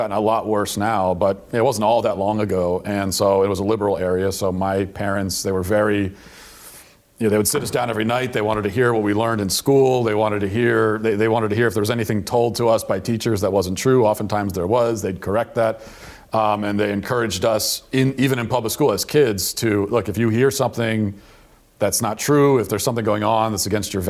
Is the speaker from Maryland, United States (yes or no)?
yes; Baltimore, Maryland, United States; I'm from Maryland and from the kind of the Baltimore area.